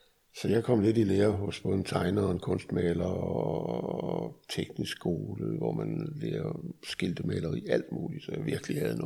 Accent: Frederiksberg, Capital Region of Denmark, Denmark; born there; Og jeg blev født i 43 på Frederiksberg.

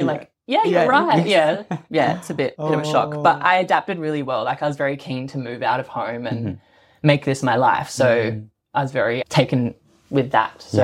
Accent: Adelaide, South Australia, Australia; I'm originally from Adelaide. So I was there for a good 17 years of my life, just dancing.

